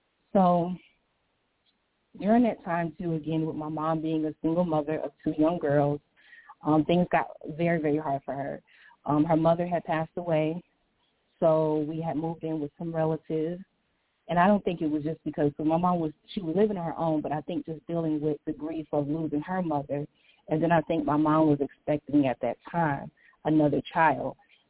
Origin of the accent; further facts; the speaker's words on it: St. Petersburg, Florida, United States; Well, just like my bio, I grew up in St. Petersburg, Florida. And childhood for me, it started off difficult.